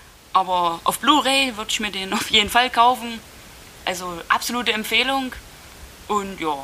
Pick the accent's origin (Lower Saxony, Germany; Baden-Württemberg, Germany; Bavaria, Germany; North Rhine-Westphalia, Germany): Baden-Württemberg, Germany; Naja, die Spätzle bei uns im Ländle sind schon besser. Aber für Berliner Verhältnisse war es okay.